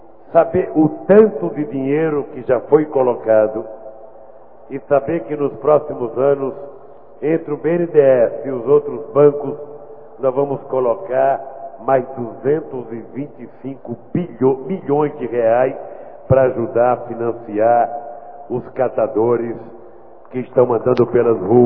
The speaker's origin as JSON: {"language": "Portuguese", "region": "Northeast Region", "country": "Brazil", "said": "como eu, é nordestino, de fala fácil e muito ligeiro"}